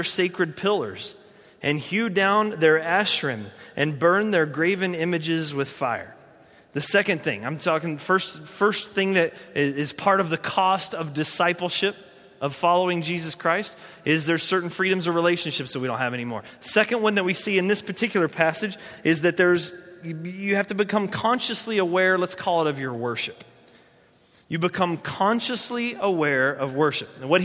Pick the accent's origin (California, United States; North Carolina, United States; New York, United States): North Carolina, United States; I grew up in North Carolina.